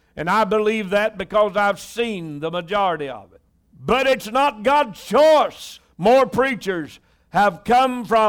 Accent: Tennessee, United States; born there; I was born in Tennessee, lived in Tennessee except for about 50 years of my life.

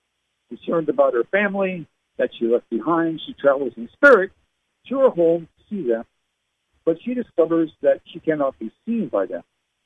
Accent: Canada; now in United States; I was living in Canada at the time, myself, you know, because my parents were English. I was born and raised in Canada. I'm a U.S. citizen now

